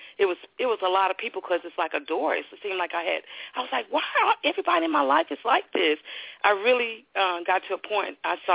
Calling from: Texas, United States

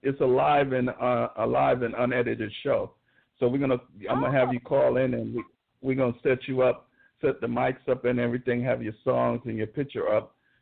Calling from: San Francisco, California, United States; from San Francisco calling in.

